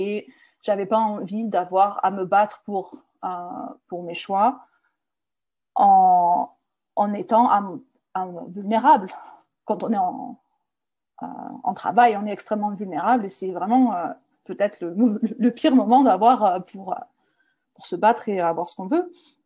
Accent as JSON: {"language": "French", "country": "France", "tie": "born or raised there", "said": "Donc moi j'ai grandi en France"}